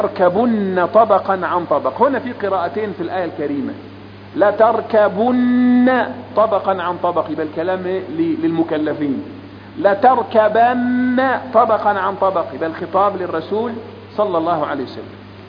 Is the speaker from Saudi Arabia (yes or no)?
no; Upper Egypt, Egypt; تذهب للناس اللي عندنا في الصعيد